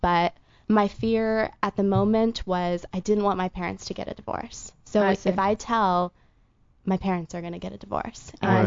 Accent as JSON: {"language": "English", "town": "Mesa", "region": "Arizona", "country": "United States", "tie": "born or raised there", "said": "I grew up in Mesa, Arizona. It's in Phoenix."}